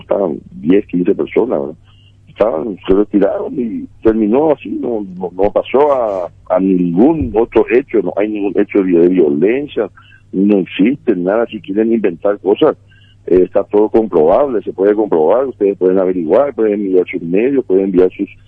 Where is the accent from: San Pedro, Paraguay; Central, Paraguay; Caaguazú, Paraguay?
San Pedro, Paraguay; San Estanislao; como santaniano, que soy nacido aquí en Santaní, crecido hijo del pueblo